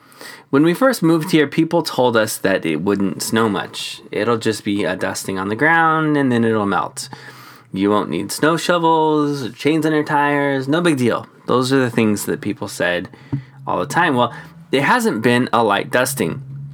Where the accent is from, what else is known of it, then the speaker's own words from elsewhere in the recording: Phoenix, Arizona, United States; So we're from Phoenix, which alternates between blazingly hot and, well, nice.